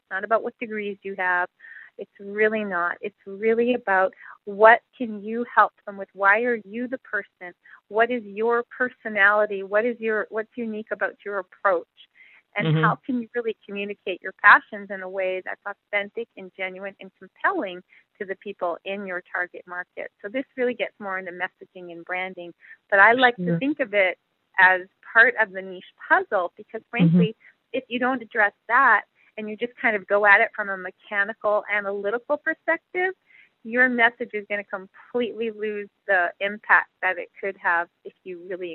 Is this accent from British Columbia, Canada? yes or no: no; Montreal, Quebec, Canada; I grew up in Montreal, so I say niche, so forgive me.